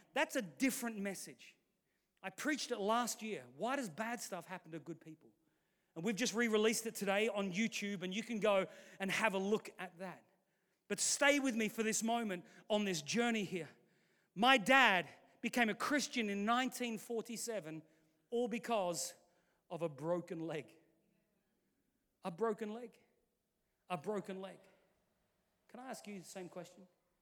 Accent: Australia; also born or lived in England; I'm English born, Australian raised.

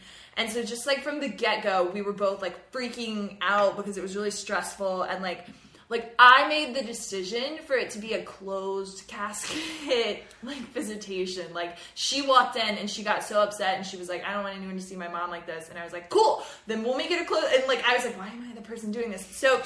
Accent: Mississippi, United States; So I grew up in Mississippi.

